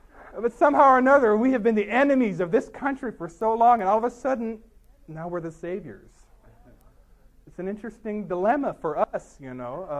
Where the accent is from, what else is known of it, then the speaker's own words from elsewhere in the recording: Washington, United States; I grew up in Eastern Washington on the big Columbia Plateau. That doesn't shake. And, you know, my family's lived there for thousands of years.